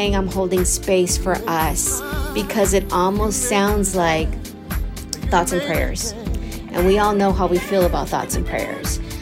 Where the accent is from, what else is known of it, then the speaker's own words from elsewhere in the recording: United States; now in New Zealand; I am American. This affects me. This is where I come from. This is where I'm probably going to go back to.